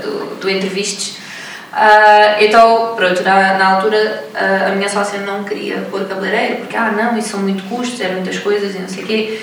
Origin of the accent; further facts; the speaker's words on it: Mozambique; moved away as an adult; now in Portugal; sou a fundadora do projeto do Silent Beauty Bar, sou de Moçambique, estou em Portugal desde 2014, setembro de 2014. Mas nasci e vivi em Moçambique toda a minha vida.